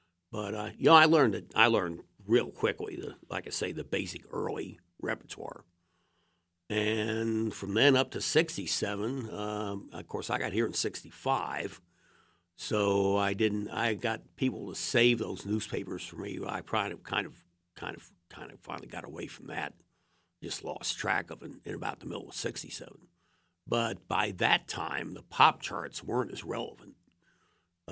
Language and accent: English; Arlington, Virginia, United States; I was from the East Coast, Arlington, Virginia.